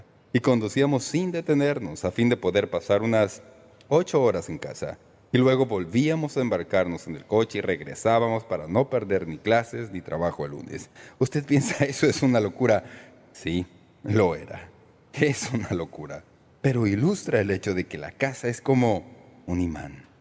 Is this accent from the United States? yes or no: yes; Toledo, Ohio, United States; born there; now in El Cajon, United States; Empezando con la casa en que mis padres vivían cuando yo nací, en Toledo, Ohio, a mi vivienda presente, en El Cajón, California.